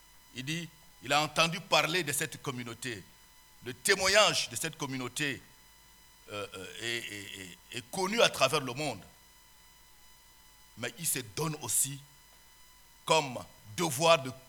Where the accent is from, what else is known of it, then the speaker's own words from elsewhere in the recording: Chad; Ce n'est pas le même contexte que nous avons là-bas chez nous au Tchad.